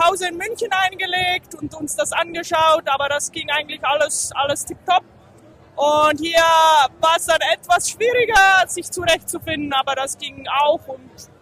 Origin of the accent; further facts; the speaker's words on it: Sempach, Lucerne, Switzerland; Ja, also ich komme aus der Schweiz, aus Sempach, und das ging sehr gut.